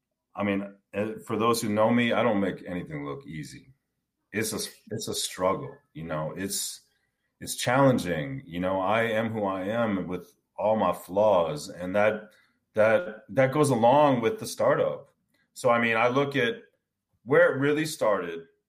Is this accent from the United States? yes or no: yes; Hammond, Indiana, United States; born there; I'm the same same person I was when I was born on April 9th, 1974, in Hammond, Indiana.